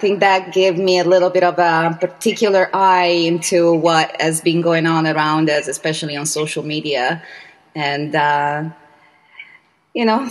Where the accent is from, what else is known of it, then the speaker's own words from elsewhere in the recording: Veneto, Italy; I am originally from Italy, from Veneto specifically, which got really hit super hard right at the top of it all.